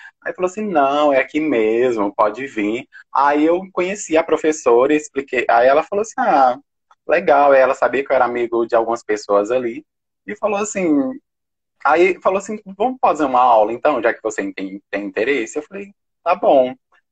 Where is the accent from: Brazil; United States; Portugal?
Brazil; Teófilo Otoni, Minas Gerais; eu sou do interior de Minas, né? Nordeste de Minas, vivi entre Teófilo Otoni, o interior de Teófilo Otoni, comunidade rural, e também uma comunidade rural pertencente a Itabacuri, é até o lugar que eu estou no momento, na casa da minha mãe